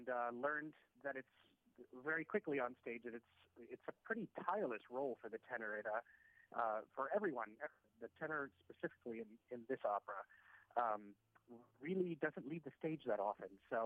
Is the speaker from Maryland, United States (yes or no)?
yes; Maryland, United States; now in Milwaukee, United States; I'm born and raised in Maryland, and so while it breaks my heart to see on TV from here in Milwaukee what everyone else is seeing